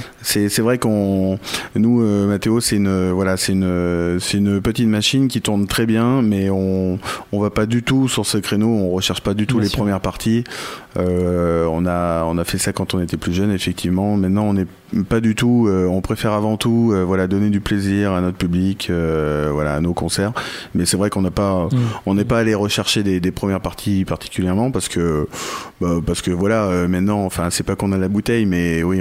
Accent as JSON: {"language": "French", "town": "Écoyeux", "region": "Nouvelle-Aquitaine", "country": "France", "said": "je suis d'Écoyeux, donc un groupe voilà, plutôt local."}